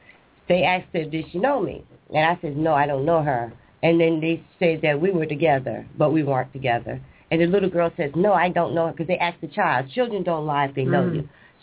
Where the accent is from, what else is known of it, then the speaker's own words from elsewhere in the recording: United States; They didn't know I was American at the time.